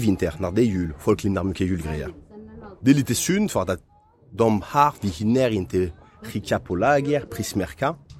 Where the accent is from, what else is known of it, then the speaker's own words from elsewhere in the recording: France; accent: French; Swedish is a second language; Jag har min fransk accent så tydlig så jag kan inte lura henne.